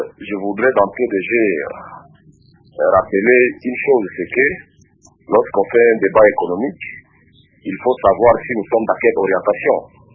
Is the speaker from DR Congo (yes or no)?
yes; DR Congo; il suffit ici de savoir que chez nous, en République démocratique du Congo